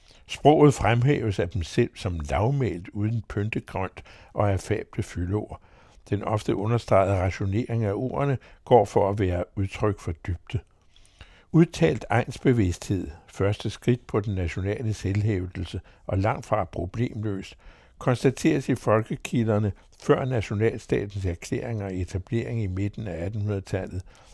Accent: Frederiksberg, Capital Region of Denmark, Denmark; also born or lived in Østerbro; now in Nordsjælland, Denmark; Kommentatoren her er derimod født og opvokset på Frederiksberg, selve Frederiksberg, har en menneskealder langt beboet Østerbro, nu Nordsjælland på øens yderste kant.

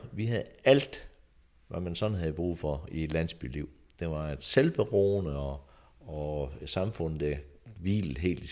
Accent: South Jutland, Denmark; accent: South Jutlandic; Jeg snakkede jo sønderjysk som barn.

